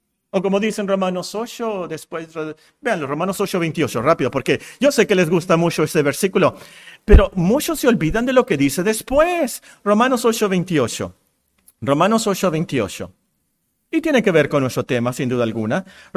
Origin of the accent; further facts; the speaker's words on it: Mexico; yo soy más mexicano que los nopales, como dicen, ¿verdad?